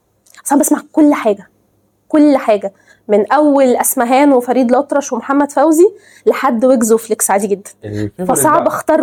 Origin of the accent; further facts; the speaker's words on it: Egypt; واحنا كمصريين عندنا نعمه ان الوطن العربي كله فاهم احنا بنقول ايه.